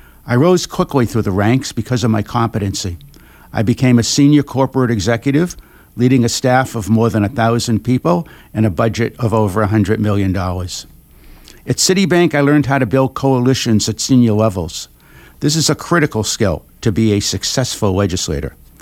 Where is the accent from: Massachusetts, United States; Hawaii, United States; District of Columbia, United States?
Massachusetts, United States; Saugus; I was raised in Saugus by working-class parents, and after Boston College, I joined the Peace Corps to make a difference in the world.